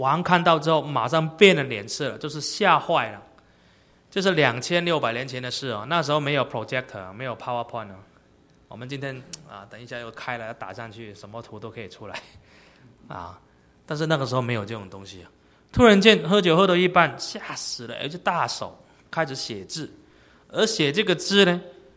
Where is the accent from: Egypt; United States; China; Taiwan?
China; Guangdong; accent: Cantonese; 我们广东话叫落都一样啊